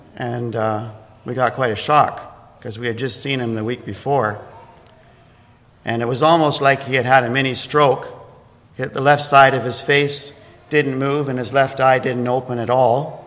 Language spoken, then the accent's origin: English; Toronto, Ontario, Canada; I grew up in Toronto in the Gospel Hall group, which is similar to the Bible Chapel group, but more conservative.